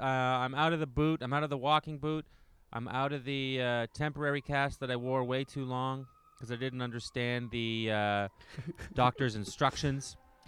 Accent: Ottawa, Ontario, Canada; I had a job offer to go work in Ottawa, my hometown, and this summer, and I turned it down

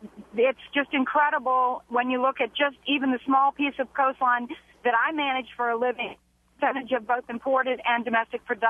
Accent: New Orleans, Louisiana, United States; Yes, I'm actually from New Orleans and driving through Nashville and caught your program on the radio.

